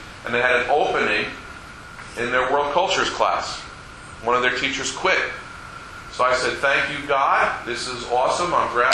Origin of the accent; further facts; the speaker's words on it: Hawthorne, New Jersey, United States; I grew up in Hawthorne. I went to Hawthorne school system. Then went on to Montclair State and studied to be a teacher at Montclair State.